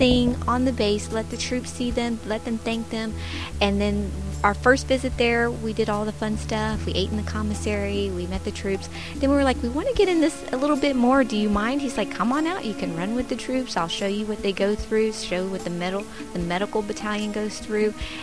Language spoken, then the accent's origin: English; San Antonio, Texas, United States; We're a very military-based city, and I'm from San Antonio, Texas.